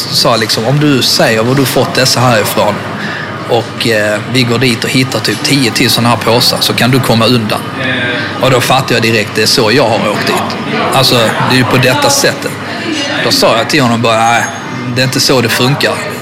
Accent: Skåne, Sweden; accent: Scanian; Då vänder han sig om och tittar på mig med och imiterar min skånska.

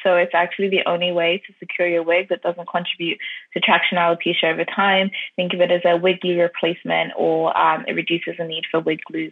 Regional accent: Ireland; also born or lived in London, England; London born, but I was raised in Ireland as well.

